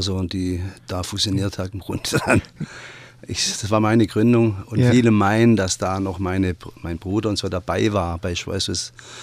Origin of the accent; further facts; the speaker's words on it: Baden-Württemberg, Germany; accent: Upper Swabian; wenn wir diese schwäbischen Sachen mit unserem oberschwäbischen Dialekt singen würden